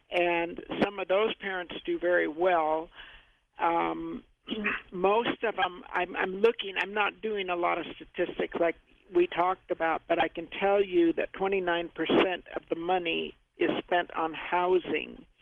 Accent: Studio City, California, United States; also born or lived in Sherman Oaks; I was raised where Christian lives. I was raised in Studio City, Sherman Oaks.

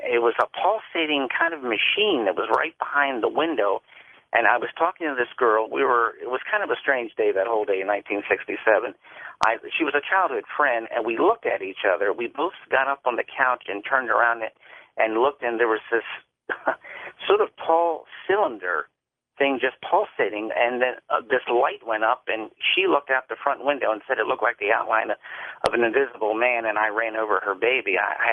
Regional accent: Mount Rainier, Maryland, United States; Back in the 1950s, I was raised in Mount Rainier, Maryland

